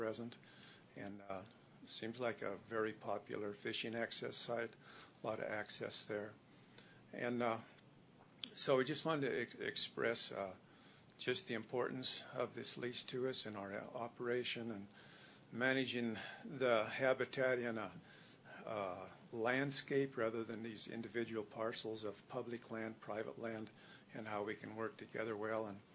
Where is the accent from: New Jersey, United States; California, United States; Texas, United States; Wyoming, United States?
Wyoming, United States; Sheridan; from Sheridan, and a member of the Rob Ledford, or the Rob Creek Grazing Association.